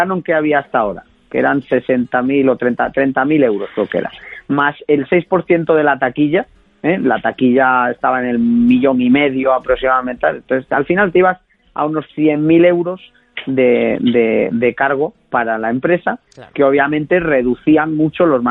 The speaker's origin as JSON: {"language": "Spanish", "town": "Santiago de Compostela", "region": "Galicia", "country": "Spain", "tie": "born or raised there", "said": "el día de mi ciudad natal, Santiago de Compostela"}